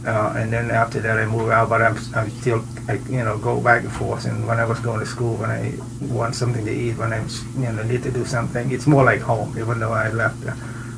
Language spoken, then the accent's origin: English; Cambodia; English is a second language; moved away as an adult; now in United States; I grew up in Cambodia. I came to America in 1988 at the age of 28 as a refugee.